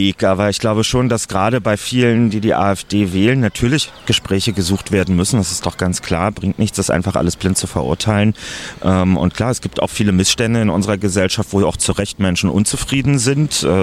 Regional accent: Berlin, Germany; Ich komme aus Berlin

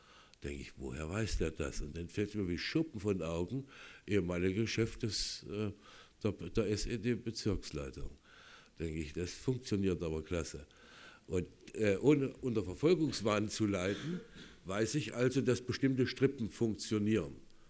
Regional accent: Germany; Ich bin in der DDR aufgewachsen, fühle mich heute als Thüringer, fühle mich als Deutscher, ich fühle mich als Europäer, am liebsten fühle ich mich als Weltbürger.

